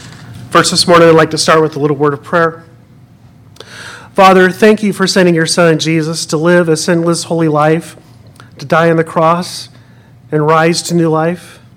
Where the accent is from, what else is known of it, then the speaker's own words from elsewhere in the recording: Pasco, Washington, United States; I grew up in Pasco, Washington, and I was a Boy Scout, a Cub Scout and a Boy Scout, and a Kennewick City Police Department Police Explorer all the way up until I was 21.